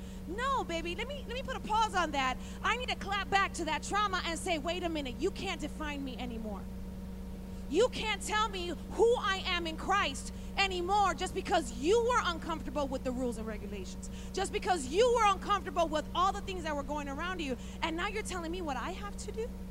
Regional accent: Chicago, Illinois, United States; We come from Chicago. And in Chicago, you know, we clap back all the time.

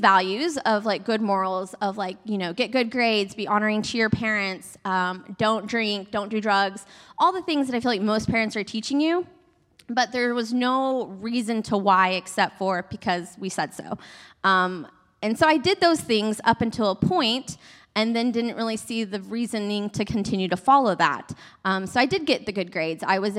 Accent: Texas, United States; I am from Texas, born and raised, as the video mentioned.

